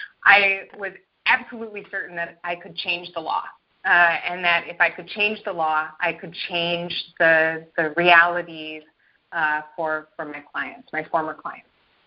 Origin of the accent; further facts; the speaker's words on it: Sioux Falls, South Dakota, United States; And as I said, I grew up in South Dakota, where there wasn't much to do other than get into trouble